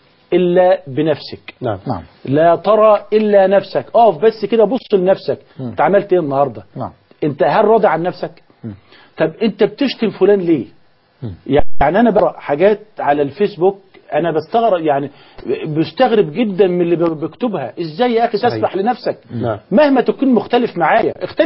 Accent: Egypt

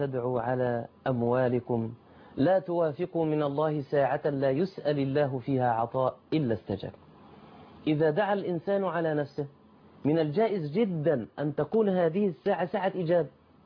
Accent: Mansoura, Dakahlia, Egypt

